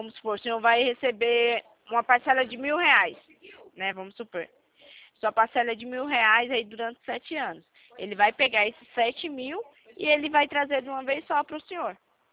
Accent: São Paulo, Brazil; Eu sou de São Paulo

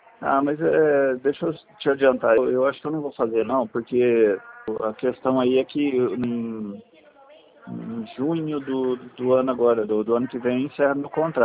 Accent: Batatais, São Paulo, Brazil

